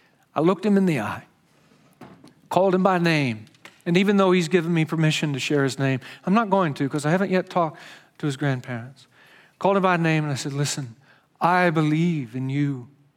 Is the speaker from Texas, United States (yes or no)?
yes; Texas, United States; And by the way, I'm from Texas, so I know Huntsville.